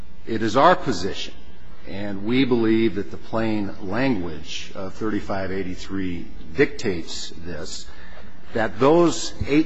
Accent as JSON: {"language": "English", "town": "Helena", "region": "Montana", "country": "United States", "said": "I'm a lawyer from Helena, Montana, and I represent Doug Knight."}